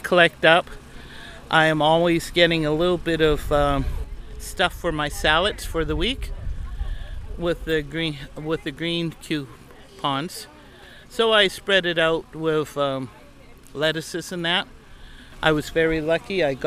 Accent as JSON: {"language": "English", "town": "Kispiox", "region": "British Columbia", "country": "Canada", "said": "I'm from Kispiox, and I'm here at Farmers Market."}